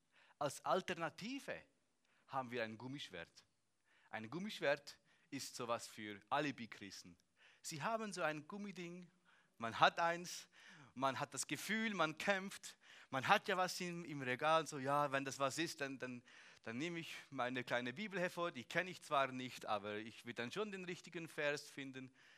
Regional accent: Switzerland; aber als Schweizer habe ich schon ein bisschen Freude, wenn die Schweizer gewinnt und nicht die Gegenmannschaft.

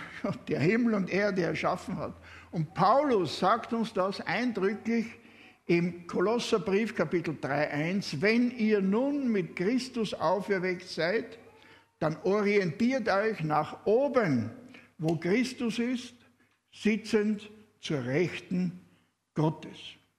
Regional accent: Austria; now in Switzerland; Ich bin kein Schweizer. Ich bin Österreicher.

